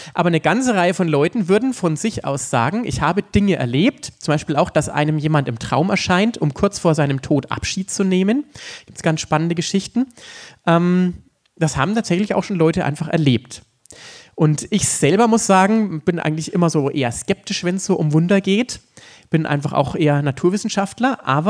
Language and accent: German; Bavaria, Germany; in Oberfranken, da wo ich herkomme